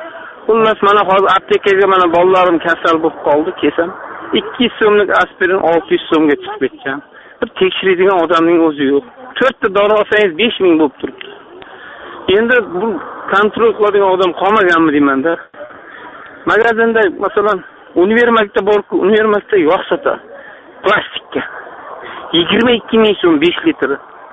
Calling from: Sayxunobod, Sirdaryo Region, Uzbekistan; Men Sirdaryo viloyati Sayxunoboddanman.

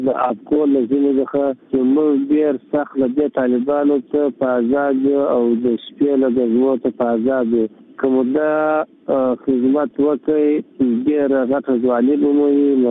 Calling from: Nangarhar, Afghanistan; زه د ننګرهار غلجی دی ولسوالۍ د ظریف خېلو د کلي څخه … خبرې کومه.

